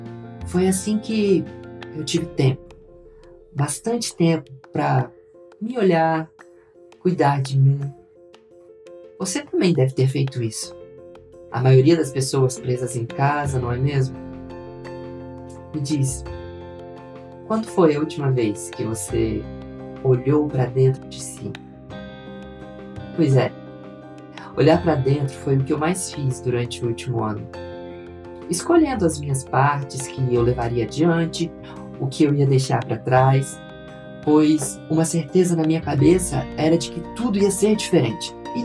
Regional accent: Vila Velha, Espírito Santo, Brazil; sou de Vila Velha, Espírito Santo.

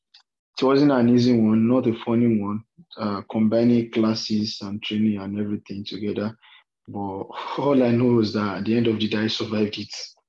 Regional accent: Oyo, Nigeria; Well, I'm from Oyo State, I schooled in Obafemi Awolowo University.

